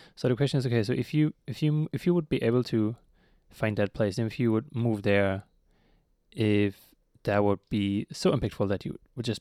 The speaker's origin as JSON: {"language": "English", "country": "Germany", "said": "so I'm from Germany, from a really small town with like 50,000 people living there."}